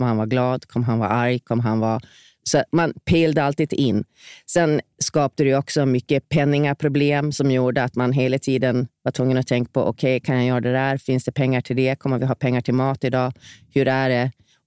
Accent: Visby, Gotland, Sweden; Jag växte upp först i Visby och sen så när jag var 9 så flyttade vi ut till landet. Det var egentligen bara en mil ifrån Visby

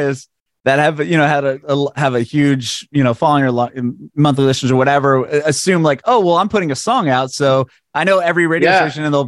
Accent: San Diego, California, United States; now in Nashville, United States; Actually, I'm in Nashville now, but I'm originally from San Diego

